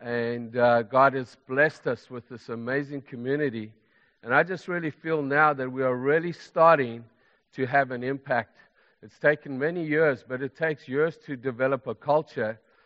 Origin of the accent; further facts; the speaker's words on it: Lobatse, Botswana; also born or lived in Zimbabwe / South Africa; I was born in Zimbabwe. I grew up in Zimbabwe. And then my parents moved to Botswana. And I grew up in a little town called Lebatsi.